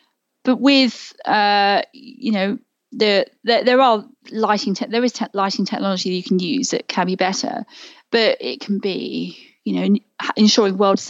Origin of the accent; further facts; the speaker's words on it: London, United Kingdom; I've grown up in a lit country. You know, I'm used to lighting, like I say, growing up near Heathrow.